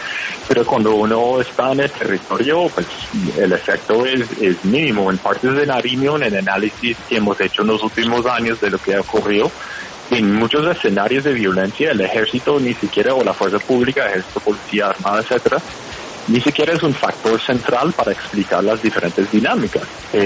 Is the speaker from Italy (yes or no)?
no; Connecticut, United States; Spanish is a second language; Yo soy de Connecticut, en Estados Unidos.